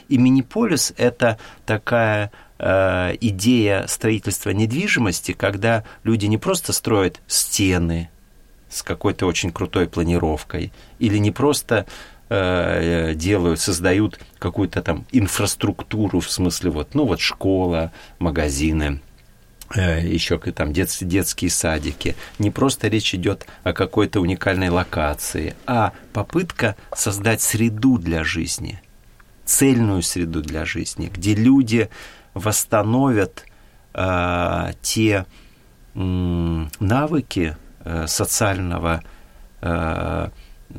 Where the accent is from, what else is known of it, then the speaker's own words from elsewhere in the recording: Dagestan, Russia; born there; Я родился в Дагестане